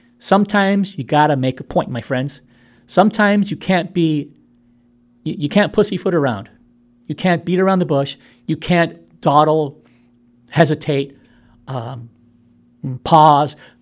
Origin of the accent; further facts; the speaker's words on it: Brooklyn, New York, United States; I'm from Brooklyn, so I've definitely got some rough edges around me.